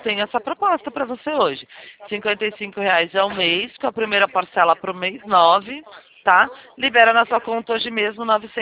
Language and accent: Portuguese; São Paulo, Brazil; eu sou do interior de São Paulo, né?